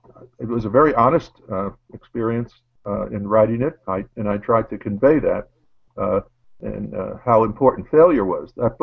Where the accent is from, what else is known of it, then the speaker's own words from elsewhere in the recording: Brooklyn, New York, United States; I grew up in Brooklyn in Park Slope and used to walk up the slope, up the hill